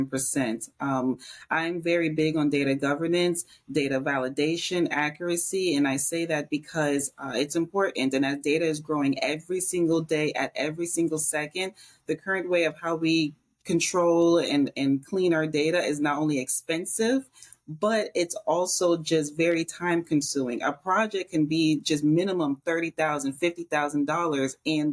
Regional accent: Tampa, Florida, United States; I am from Tampa, Florida, but my family, we're from the beautiful, beautiful Caribbean islands of the Bahamas and Turks and Caicos.

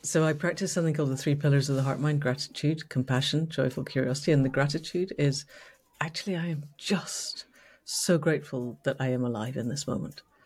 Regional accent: Scotland, United Kingdom; moved away; So what comes up first is I was born and brought up in Scotland and I still massively identify as Scottish, but now I live on the borderlands between England and Wales. So edge places. I live on the edge of a village.

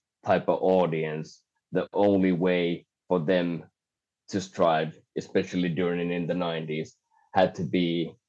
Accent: Vaasa, Ostrobothnia, Finland; English is a second language; also born or lived in Singapore; And I was less than 1 year old when we moved to Finland. And I used to grow up in a town called Vaasa.

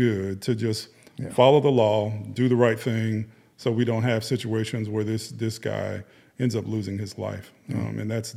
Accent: Miami, Florida, United States; I'm from Miami, Florida, and we have seen so many people.

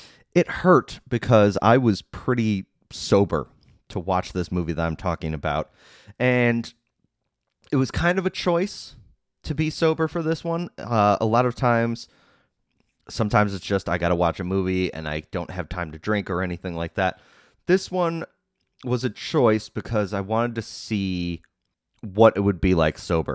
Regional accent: Downers Grove, Illinois, United States; let's get started talking about this movie about my hometown of Downers Grove, Illinois, that takes place nowhere near Downers Grove, Illinois.

